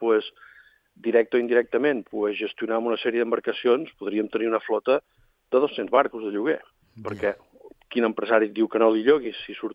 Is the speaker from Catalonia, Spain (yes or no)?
no; Balearic Islands, Spain; els únics que han de limitar som nosaltres, els de Silla, els illencs